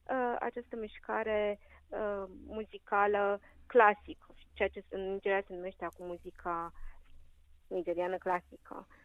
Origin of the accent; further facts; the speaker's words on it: Romania; Da, am fost născută și crescută în România, dintr-o mamă româncă și tatăl nigerian.